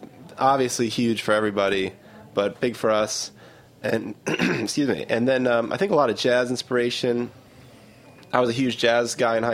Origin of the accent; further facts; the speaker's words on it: Milwaukee, Wisconsin, United States; We're from Milwaukee, which is a pretty conservative place, so.